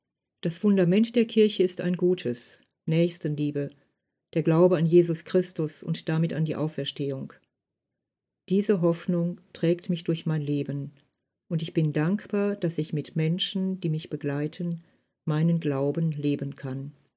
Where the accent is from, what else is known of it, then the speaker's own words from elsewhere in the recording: Neheim, North Rhine-Westphalia, Germany; 1961 ging ich zur Erstkommunion, noch vor dem Zweiten Vatikanum. Aufgewachsen bin ich in Neheim. Meine Heimatgemeinde ist St. Johannes Baptist